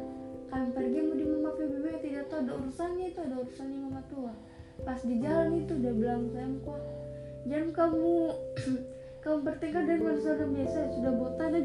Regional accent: Eastern Indonesia, Indonesia; Ya kan aku dari Indonesia Timur

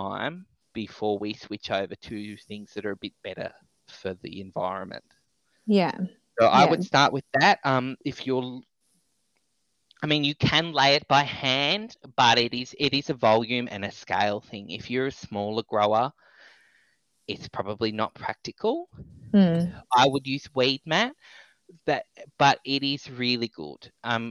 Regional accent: Victoria, Australia; because I grew up in the Yarra Valley, and moving to northern Victoria, the weeds up here are out of control.

